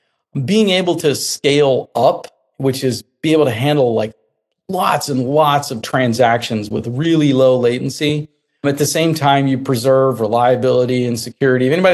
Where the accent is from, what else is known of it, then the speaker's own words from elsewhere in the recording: Texas, United States; I studied in school. I grew up in Texas. I studied COBOL.